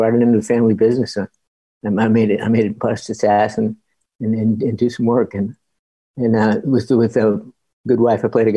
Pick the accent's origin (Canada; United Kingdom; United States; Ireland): Ireland; I'm an Irish guy who feels very drawn to Judaism.